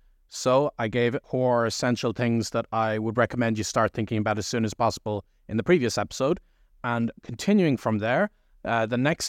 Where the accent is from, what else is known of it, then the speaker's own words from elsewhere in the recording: Ireland; this applies equally to other countries because obviously I'm Irish.